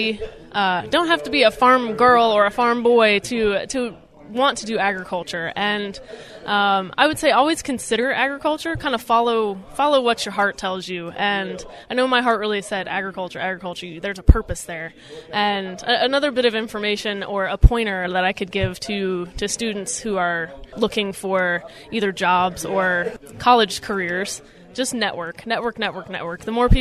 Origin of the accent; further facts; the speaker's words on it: Nebraska, United States; born there; and I was born in Nebraska. So I did have a cornfield in my backyard, and I still actually remember those days.